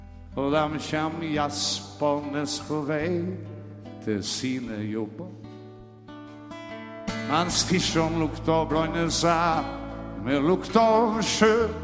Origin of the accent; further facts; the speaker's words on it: Kristiansund, Møre og Romsdal, Norway; Jeg er liten sak fra Kristiansund